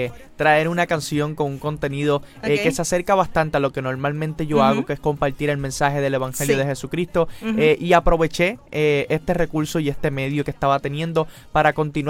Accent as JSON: {"language": "Spanish", "country": "Puerto Rico", "said": "nosotros como puertorriqueños"}